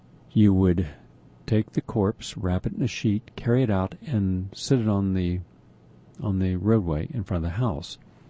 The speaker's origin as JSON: {"language": "English", "region": "West Virginia", "country": "United States", "tie": "born or raised there", "said": "Well, I grew up in West Virginia. I'd go to the country, and there was an outhouse."}